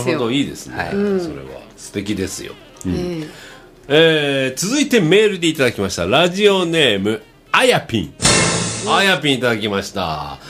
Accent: Fukuoka, Japan; 自分福岡育ちなんで、ラーメン食べまくってましたから。

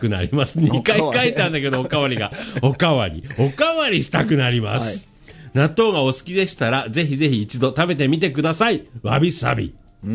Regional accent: Nagano, Japan; 信州出身なので、

